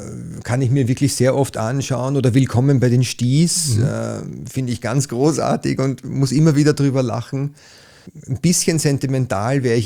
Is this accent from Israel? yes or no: no; Liesing, Vienna, Austria; ich bin jetzt aus Liesing, da darf man ein bisschen Werbung machen